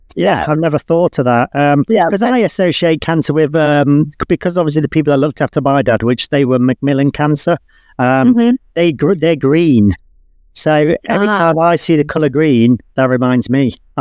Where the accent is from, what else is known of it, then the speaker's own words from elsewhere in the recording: United Kingdom; Oh, I'm British. Look at that.